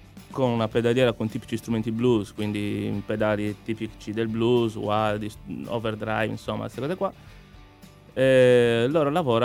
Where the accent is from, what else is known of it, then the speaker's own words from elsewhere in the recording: Sardinia, Italy; also born or lived in Rome; now in Milan, Italy; Allora, sono originario della Sardegna.